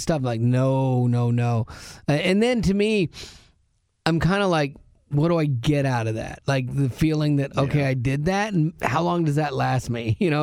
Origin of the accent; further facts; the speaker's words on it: Florida, United States; I grew up in Florida. You did. And so I'm used to the heat